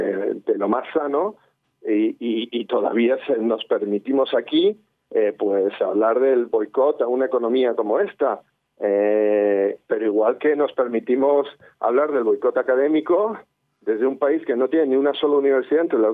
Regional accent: Region of Murcia, Spain; pues yo soy de Murcia, no soy israelí

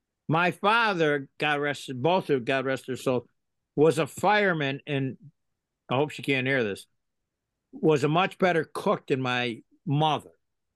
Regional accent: Boston, Massachusetts, United States; I'm a Irish kid that grew up in the North End.

